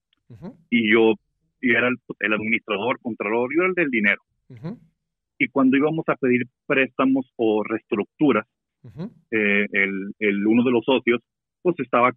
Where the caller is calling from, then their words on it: Monterrey, Nuevo León, Mexico; De Monterrey.